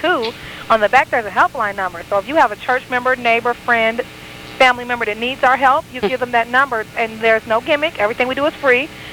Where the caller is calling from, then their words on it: Dearborn, Michigan, United States; but I am calling you from Dearborn, Michigan.